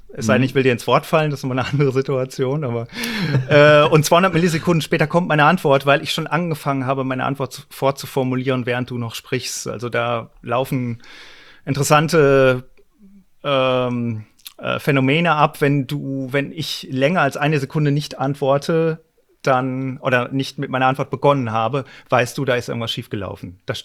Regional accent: North Rhine-Westphalia, Germany; Ich komme dummerweise aus Westfalen.

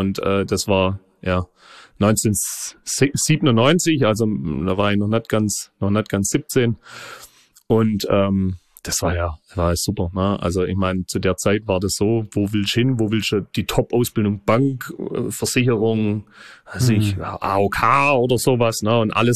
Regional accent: Reutlingen, Baden-Württemberg, Germany; accent: Swabian; Ja, also wie man vielleicht am Dialekt auch schon hört, ist es im schwäbischen Herzen, im Neckartal, ein Ortsteil von Reutlingen, Mittelstadt heißt es. Metzingen, Reutlingen, zwar ein Ortsteil von Reutlingen, aber sehr nah auch in Metzingen dran. Ja, und da bin ich aufgewachsen.

